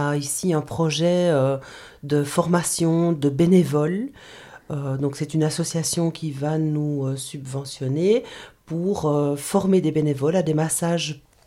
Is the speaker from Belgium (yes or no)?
yes; Belgium; chez nous, en Belgique, on peut se permettre de dire massage